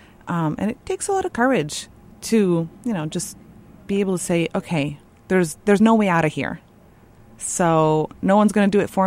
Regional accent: United States; I'm an American and I speak English.

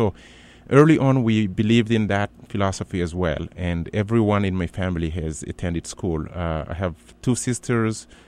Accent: Mali; also born or lived in United States; Having spent time in the States and now being back in my home country, helping new Americans who are here to serve for 2 years, helping them navigate through the very complex Malian culture and the Bambara language.

